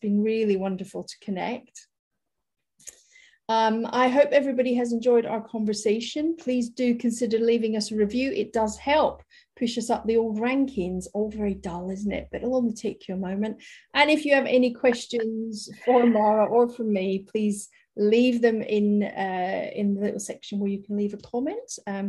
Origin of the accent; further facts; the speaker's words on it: Scotland, United Kingdom; I'm Scottish, I don't live in Scotland now